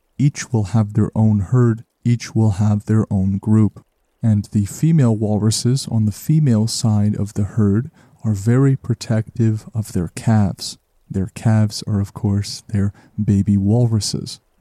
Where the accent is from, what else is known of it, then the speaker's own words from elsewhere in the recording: Canada; So perhaps one day as a Canadian, I will have to travel to see the mightiest walruses in Canada.